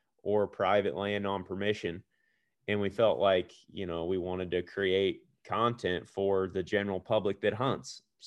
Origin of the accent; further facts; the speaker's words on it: Missouri, United States; I mean, I'm from Missouri, Jake's from Wisconsin, Ted's from Iowa, Greg's from Nebraska, Zach's from Ohio.